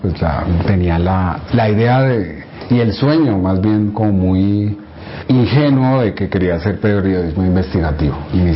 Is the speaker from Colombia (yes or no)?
yes; Bogotá, Colombia; Vivimos en el barrio Galán de Bogotá desde 1960, ellos se asentaron en el barrio Galán. Yo ya nací en el Galán